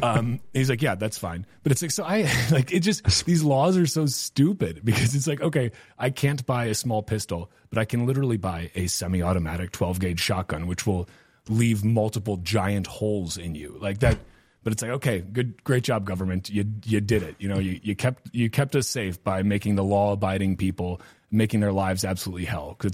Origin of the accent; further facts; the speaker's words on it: Wisconsin, United States; I'm originally from Wisconsin